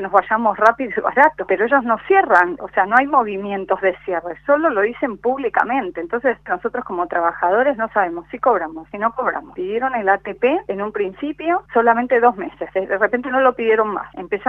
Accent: Argentina; somos profesionales aeronáuticos argentinos

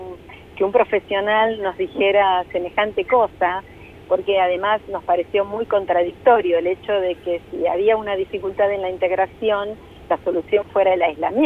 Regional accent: La Plata, Buenos Aires Province, Argentina; Sí, nosotros somos de La Plata

